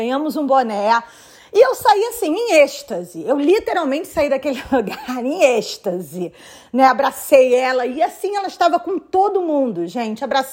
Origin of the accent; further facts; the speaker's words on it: Brazil; Eu falei, eu sou do Brasil. Ela começou a rir, meu Deus, outro brasileiro, porque tinham outros brasileiros no evento.